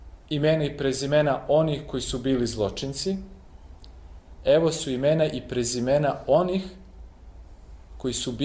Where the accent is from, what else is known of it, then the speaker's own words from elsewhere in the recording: Peć, Peja District, Kosovo; Ja sam sam rodom sa Kosova i Metohije, iz Peći.